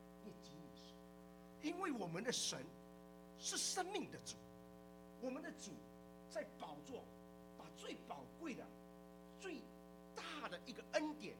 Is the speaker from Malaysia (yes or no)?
yes; Malaysia; moved away as an adult; 我从小在教会长大，来自马来西亚，第二代的基督徒。